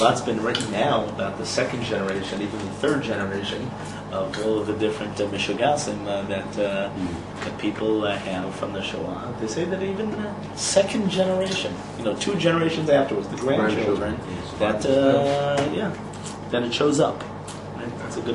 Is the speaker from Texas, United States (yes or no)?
no; New York, United States; I think I remember growing up in New York 40 years ago, there were a lot of Holocaust survivors.